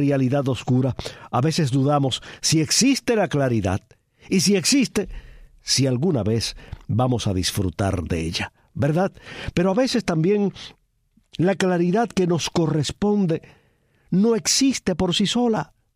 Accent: Cuba

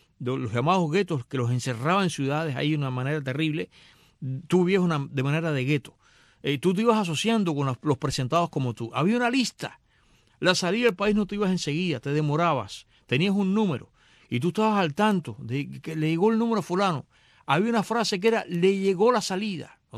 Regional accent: Matanzas, Cuba; also born or lived in Varadero; Como yo crecí en Matanzas y Varadero, La Habana y todo eso

